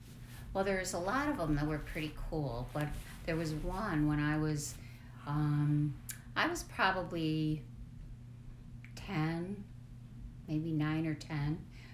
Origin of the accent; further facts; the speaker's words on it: Irondequoit, New York, United States; I always lived in Rochester. I grew up in Irondequoit. I went to St. James School, K-8, and then I went to Mercy, and a little time in Nazareth College